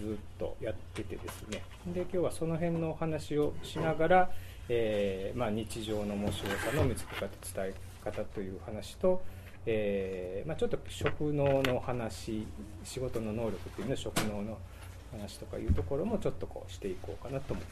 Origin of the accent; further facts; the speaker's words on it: Osaka, Japan; also born or lived in Tokyo; 1967年の大阪で育って、で、東京に8年ほど、大学院と、設計事務所に勤めて、で、12、3年前にこちらへ戻ってきました。